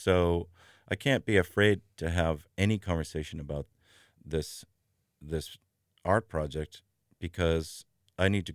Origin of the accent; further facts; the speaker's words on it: Boston, Massachusetts, United States; which where I grew up in Boston